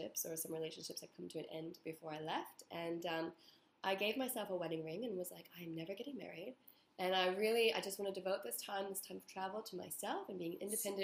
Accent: United States; now in Australia; I'm from America

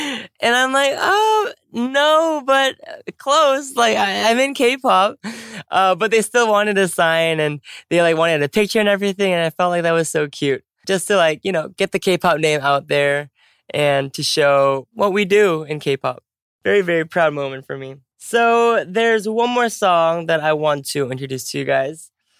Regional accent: California, United States; And California, which is my home state.

